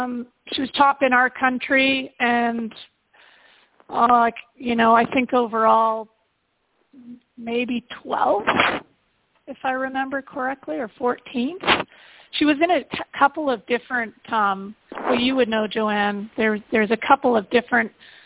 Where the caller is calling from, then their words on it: Vancouver, British Columbia, Canada; I'm calling from Vancouver, Canada